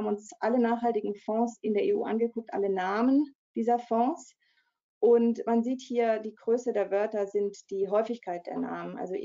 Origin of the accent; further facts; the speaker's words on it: Freiburg, Baden-Württemberg, Germany; also born or lived in Brussels; Ich komme aus Freiburg, das ist vielleicht ein Clou, sehr grün, Eltern Biologen, hat natürlich auch was damit zu tun.